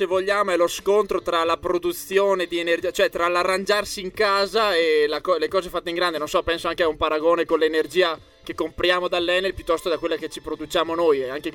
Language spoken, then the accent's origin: Italian; Rovigo, Veneto, Italy; Io sono di Rovigo